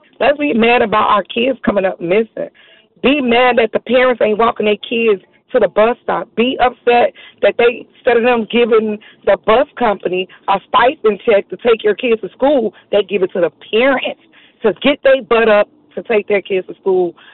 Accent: Chicago, Illinois, United States; I'm from Chicago.

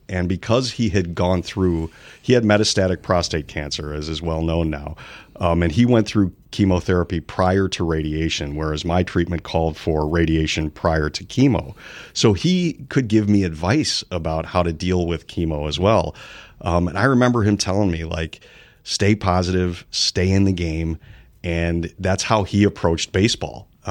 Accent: Chicago, Illinois, United States; So I grew up in Chicago in the 80s

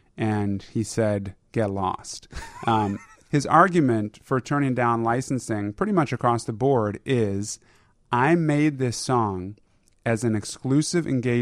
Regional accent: Louisville, Kentucky, United States; because we're both from Louisville and I was there for Passover, L'Chaim

